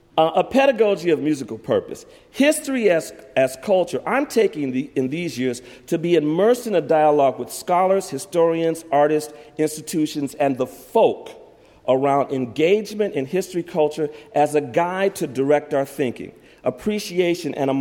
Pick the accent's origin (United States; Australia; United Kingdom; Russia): United States; Detroit, Michigan; Now, I will say that I'm from Detroit, which I'll talk a little bit about later